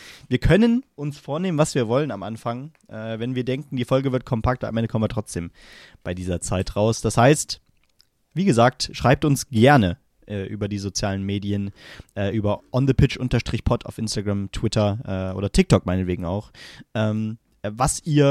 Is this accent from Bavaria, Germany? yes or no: no; Hesse, Germany; Also natürlich leichte Sympathien für als Hesse für Wiesbaden